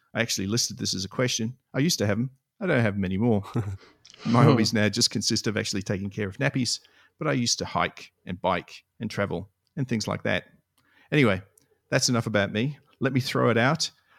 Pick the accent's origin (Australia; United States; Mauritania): Australia; Western Australia; moved away as an adult; also born or lived in United Kingdom; my parents emigrated from the UK. So with the exception of a slight hiccup between 72 and 74, I grew up in Western Australia.